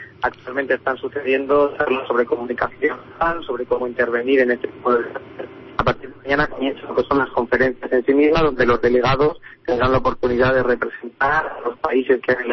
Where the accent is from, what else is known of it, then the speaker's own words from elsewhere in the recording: Spain; Nosotros, también como españoles, abogamos más un poco por las soluciones